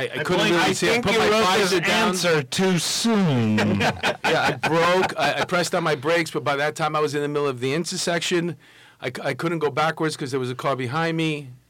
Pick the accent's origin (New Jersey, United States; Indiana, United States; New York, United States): New York, United States; Astoria; I grew up in Astoria